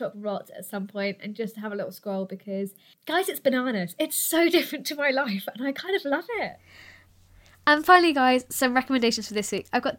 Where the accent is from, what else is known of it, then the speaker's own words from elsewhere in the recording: London, United Kingdom; I'm from London. I haven't yet been to America. I've certainly never been to Alabama.